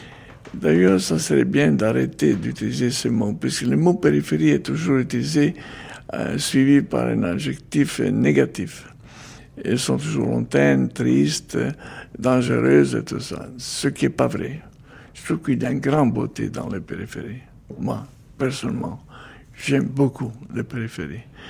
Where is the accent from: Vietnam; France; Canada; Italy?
Italy; French is a second language; moved away; moi je suis homme de l'Europe, moi je suis européen, par nature, depuis toujours. Depuis que je suis parti de Milan, de Gênes, en 1965-6, après, je sais pas, moi, je parle l'italien, bien sûr, je parle le français, pas trop, trop bien